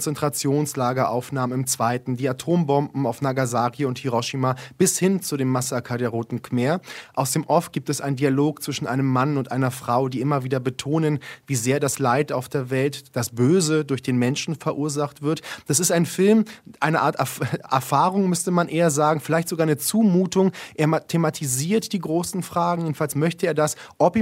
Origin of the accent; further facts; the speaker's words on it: Iran; Für mich als Iraner bedeutet es alles, wenn ich die Macht hätte, eigene Entscheidungen zu treffen.